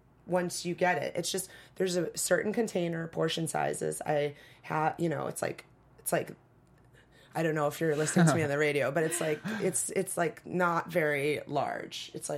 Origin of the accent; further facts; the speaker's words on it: Wisconsin, United States; I'm from Wisconsin. I like cheese.